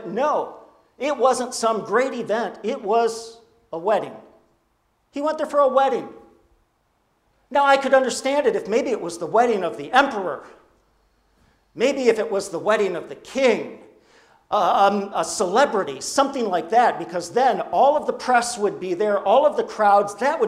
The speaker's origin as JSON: {"language": "English", "town": "Marlette", "region": "Michigan", "country": "United States", "said": "And when I say I'm from Marlette, it's not even enough for me to say I'm from Marlette, Michigan, because people in Michigan have no idea where Marlette is."}